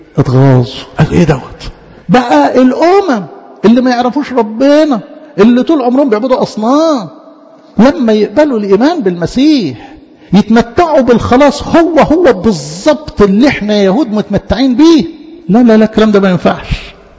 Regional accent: Egypt; احنا كمصريين غلابة

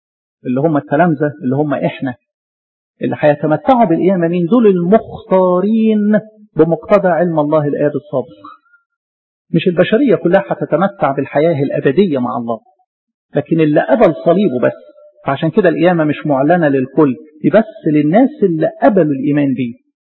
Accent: Egypt; احنا عندنا في مصر هنا الجبال بتاعتنا جبال صحراوية مش مسكونة

